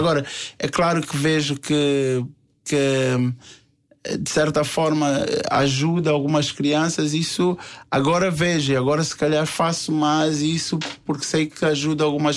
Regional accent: Angola; não esquecer de onde tu vieste, não digo só de Angola

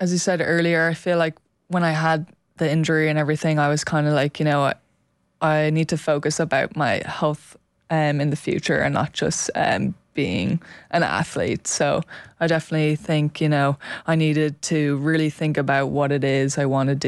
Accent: Ireland; it is hard to believe as an Irish tennis player that you can make it as a professional player

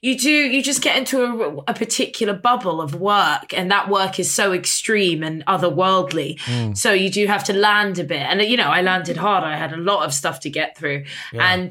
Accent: London, United Kingdom; I grew up on Portobello Road, and there was a cinema called The Electric on Portobello

